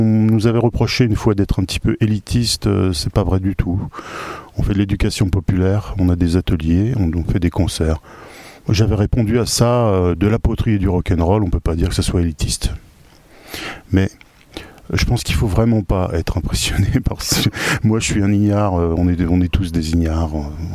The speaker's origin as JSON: {"language": "French", "town": "Nevers", "region": "Bourgogne-Franche-Comté", "country": "France", "said": "moi je viens de Nevers, et à Nevers"}